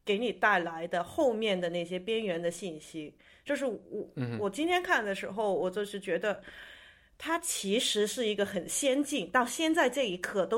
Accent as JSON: {"language": "Chinese", "country": "Hong Kong", "tie": "born or raised there", "said": "特别我就是南方香港长大的话"}